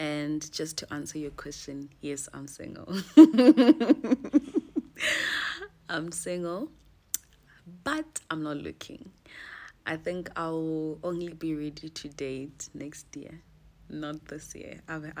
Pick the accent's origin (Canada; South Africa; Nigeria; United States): South Africa; Limpopo; I am 26 years of age. I stay in Polokwane, born and bred in Limpopo.